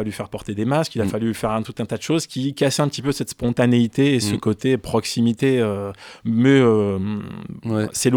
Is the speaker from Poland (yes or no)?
no; Marseille, Provence-Alpes-Côte d'Azur, France; born there; Je suis né à Marseille en 1975.